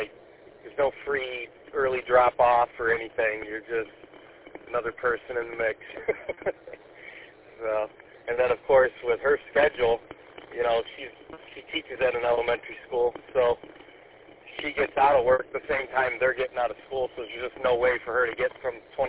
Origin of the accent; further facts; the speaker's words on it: Warren, Michigan, United States; Yeah, where I grew up in Warren, I had to walk, and I walked like a mile and a half every day to school back.